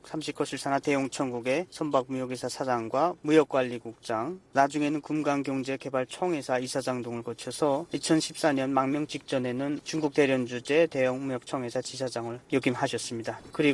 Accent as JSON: {"language": "Korean", "country": "North Korea", "tie": "born or raised there", "moved": "as an adult", "said": "저는 북한에서 태어나서 금성학원을 다니면서 음악을 좀 배웠고요."}